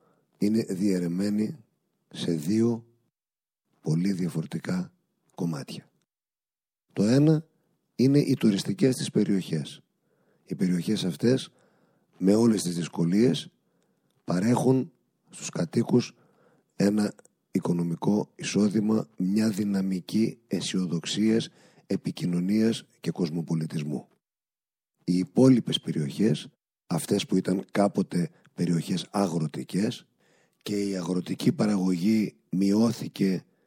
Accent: Serres, Central Macedonia, Greece; Η Σέρες είναι η ιδιαίτερη πατρίδα μου.

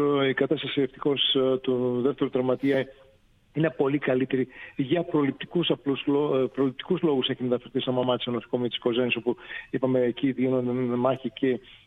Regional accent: Kalamitsi, Western Macedonia, Greece; έξω από το χωριό μου πάλι, στο Καλαμίτσι Γρεβενών

